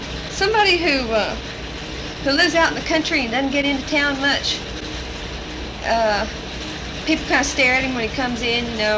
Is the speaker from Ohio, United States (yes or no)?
no; Texas, United States; A lot of us Texans are, I think. We're Scotch-Irish.